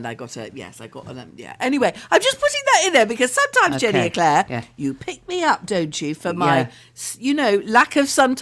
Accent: Birmingham, West Midlands, United Kingdom; I mean, I was brought up in Birmingham, you know, so I remember...

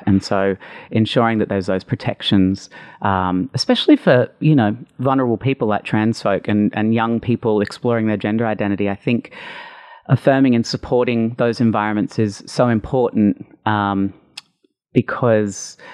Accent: Brisbane, Queensland, Australia; moved away as an adult; So the year 2000, I moved to Sydney from Brisbane, and I realized I liked boys, and I was going to like gay bars up and down Oxford Street as an 18-year-old and seeing drag shows.

